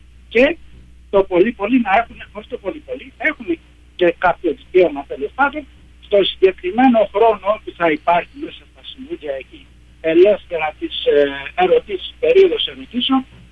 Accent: Piraeus, Attica, Greece; Στο χωριό μου, τον Πειραιά, γιατί είμαι από τον Πειραιά

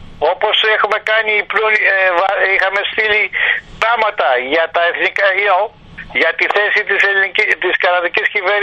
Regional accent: Greece; Και πάντοτε τα πλακώνουνε γιατί είμαστε Έλληνες, δεν τα βγάλουμε.

